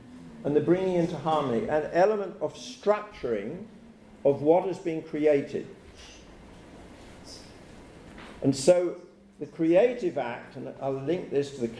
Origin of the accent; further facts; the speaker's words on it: Brighton, South East England, United Kingdom; in Brighton, England, my hometown, in 1991.